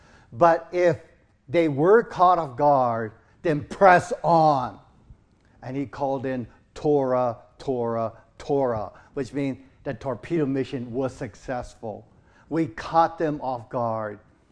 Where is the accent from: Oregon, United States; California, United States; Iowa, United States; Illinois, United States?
California, United States; East Los Angeles; I grew up in East